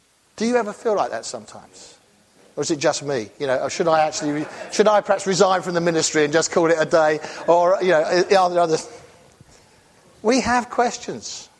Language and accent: English; England, United Kingdom; now in United States; I'm being an Englishman